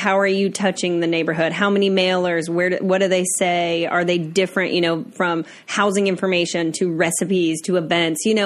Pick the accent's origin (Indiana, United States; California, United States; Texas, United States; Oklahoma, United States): Indiana, United States; I'm from Indiana.